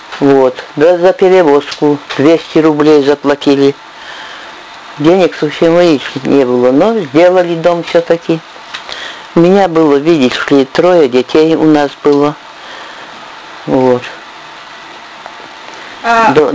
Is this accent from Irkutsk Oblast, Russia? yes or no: no; Dergaevo, Vologda Oblast, Russia; Мы родились в Дергаеве и жили в деревне Дергаево, за 5 километров отсюда.